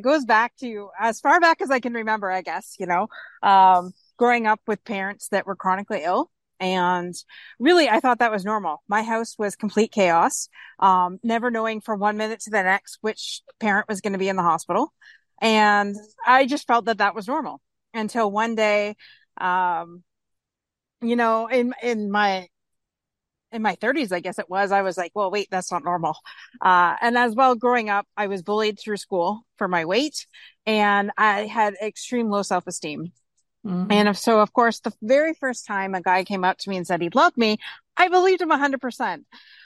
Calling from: Windsor, Ontario, Canada; Right now, I'm currently in Windsor, Ontario.

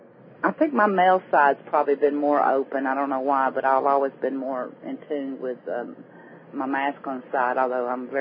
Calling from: Wisconsin, United States; I'm in Wisconsin.

